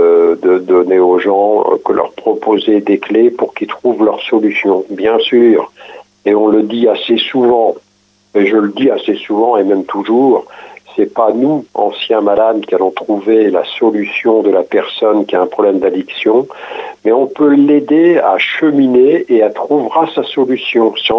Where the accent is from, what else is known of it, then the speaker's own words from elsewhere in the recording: Bernay, Normandy, France; je suis revenu sur ma région d'origine, donc qui était Bernay